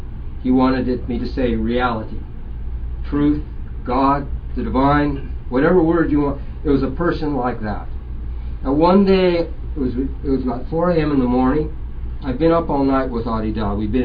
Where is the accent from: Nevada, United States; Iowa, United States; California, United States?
California, United States; Los Angeles; I grew up in Los Angeles with bikini beach parties and the whole scene.